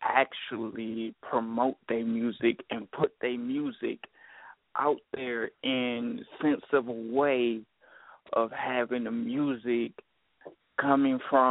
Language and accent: English; Dayton, Ohio, United States; I'm from Dayton, Ohio, and I'm on a underground level of a scene where, you know, I've been doing this since I was 14 years old, and I'm 23 years old now